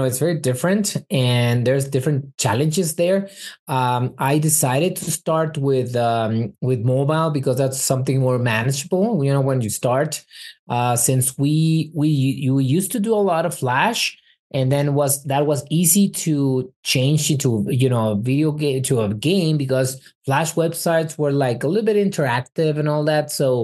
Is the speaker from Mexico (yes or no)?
yes; Mexico; So I am Mexican. I was born here in Mexico.